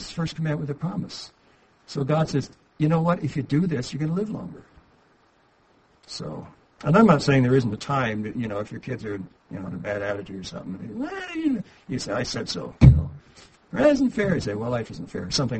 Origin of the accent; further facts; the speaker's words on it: Midwest, United States; and that's not the way it was where I grew up in the Midwest.